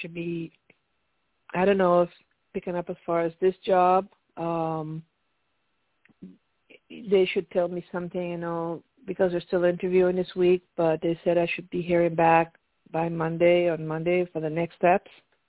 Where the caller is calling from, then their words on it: Pennsylvania, United States; I'm calling from Pennsylvania.